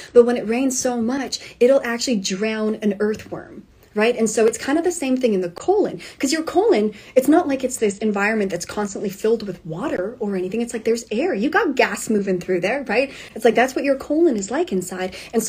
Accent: Canada; now in Tennessee, United States; Okay, so I used to live in Canada. I grew up in Canada. Now I'm in Tennessee.

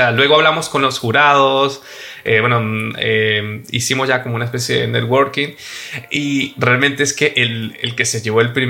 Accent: Venezuela; now in Madrid, Spain; yo soy de Venezuela, actualmente vivo en Madrid.

